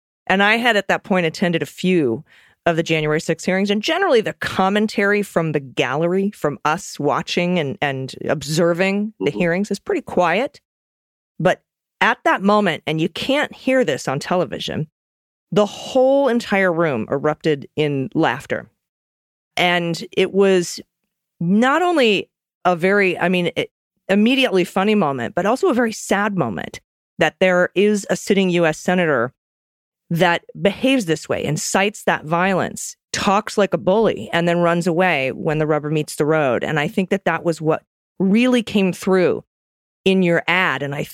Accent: Midwest, United States; And I have to say, I'm a Midwesterner.

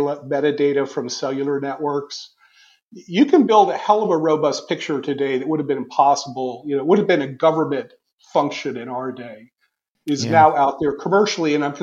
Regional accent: United States; I'll speak as an American as well

